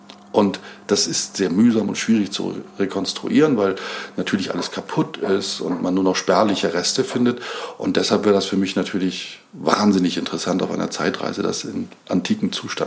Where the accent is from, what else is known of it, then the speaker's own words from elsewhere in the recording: Flensburg, Schleswig-Holstein, Germany; Und ich komme zum Beispiel aus Flensburg, in ganz weit in Norddeutschland. Da sind die Römer nie hingekommen.